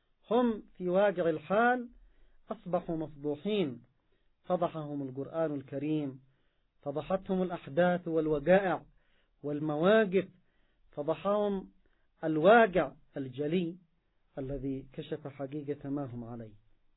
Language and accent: Arabic; Yemen; مواقفهم العدائية ضد أبناء الأمة، سواء عندنا في اليمن أو في فلسطين أو في أقطار أخرى من أبناء الأمة